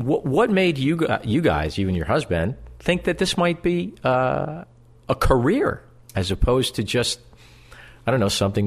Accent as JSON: {"language": "English", "town": "Elizabeth", "region": "New Jersey", "country": "United States", "tie": "born or raised there", "said": "I was one of the lucky recipients of my weekly slice of bologna growing up in Elizabeth, New Jersey at Frank's Butcher."}